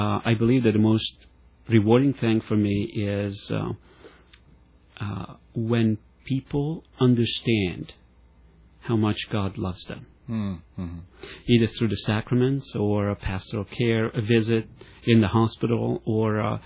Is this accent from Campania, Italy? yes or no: yes; Naples, Campania, Italy; I was born in near Naples, Italy, quite a few years ago, and I grew up with Catholicism being part of my life